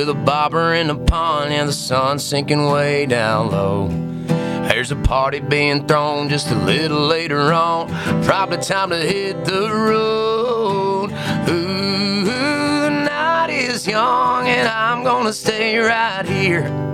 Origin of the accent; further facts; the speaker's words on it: Gulf Coast, United States; now in Tennessee, United States; I grew up on the Gulf Coast, so I'm having to get used to the waterways and the lakes and rivers we got up there.